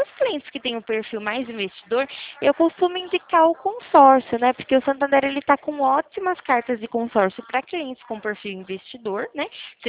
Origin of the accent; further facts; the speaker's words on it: Araras, São Paulo, Brazil; Eu sou daqui de Araras, né? É pertinho.